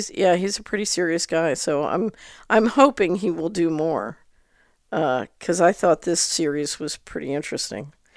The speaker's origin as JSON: {"language": "English", "town": "Philadelphia", "region": "Pennsylvania", "country": "United States", "tie": "born or raised there", "said": "Philly, which is where I grew up. I grew up in West Philly."}